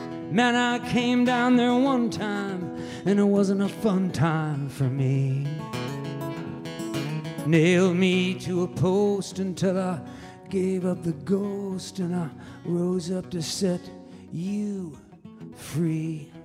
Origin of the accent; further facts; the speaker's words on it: Independence, Missouri, United States; But he saw that I was from Independence, Missouri, and he based the songwriting assignment on where we grew up.